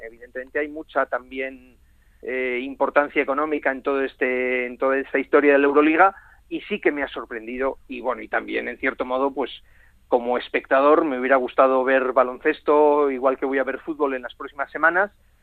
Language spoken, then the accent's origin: Spanish; Valladolid, Castile and León, Spain; Ojalá, por la parte que me toca, como vallisoletano que soy